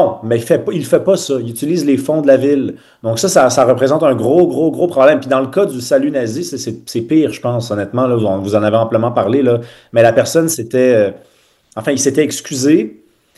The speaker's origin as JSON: {"language": "French", "town": "Montreal", "region": "Quebec", "country": "Canada", "said": "moi je suis Montréalais"}